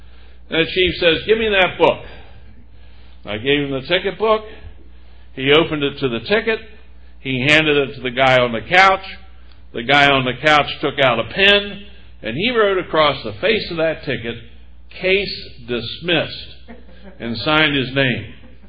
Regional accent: Hagerstown, Maryland, United States; And when I graduated law school, we went back to Hagerstown, which was my hometown.

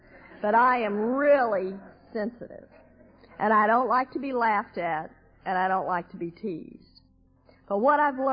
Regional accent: Texas, United States; I'm born and raised in Texas.

